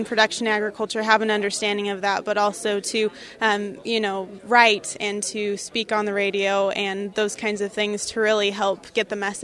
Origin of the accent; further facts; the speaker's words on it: Wheatland, Wyoming, United States; I'm a junior at the University of Wyoming majoring in Ag Communications, and I grew up in Wheatland, Wyoming.